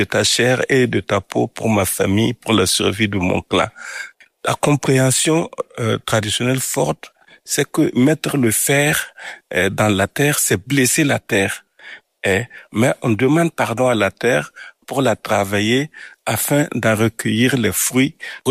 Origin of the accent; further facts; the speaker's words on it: Koudougou, Centre-Ouest, Burkina Faso; Moi, je viens de la ville de Kudugu.